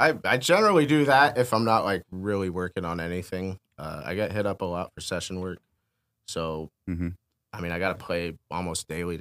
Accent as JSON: {"language": "English", "town": "Portland", "region": "Oregon", "country": "United States", "tie": "born or raised there", "said": "I grew up in Portland. I live there now."}